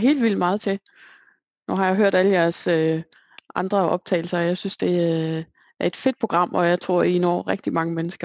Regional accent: Copenhagen, Capital Region of Denmark, Denmark; moved away as an adult; Jo, jeg er selv københavner, eller hed husianer egentlig, af oprindelse, men fandt en mand, der boede i Sønderjylland, der ikke ville flytte til Sjælland. Så måtte jeg jo flytte, og det gjorde jeg.

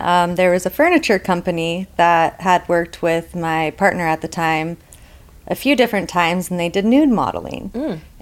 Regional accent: Las Vegas, Nevada, United States; I like to say I'm from Vegas.

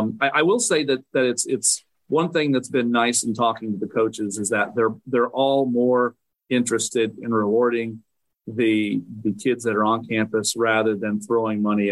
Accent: Kansas City, Missouri, United States; I'm from the Kansas City area.

